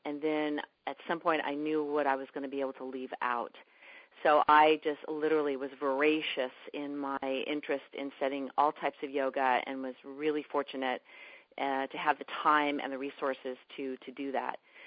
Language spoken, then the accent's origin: English; California, United States; I grew up in Marin County, California, with parents that loved spiritual ways of being